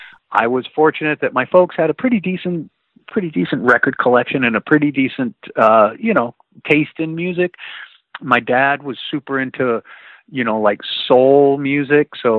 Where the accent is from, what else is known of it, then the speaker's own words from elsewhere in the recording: El Paso, Texas, United States; also born or lived in Dallas; I was two. I was born in Dallas, and then my family moved to El Paso.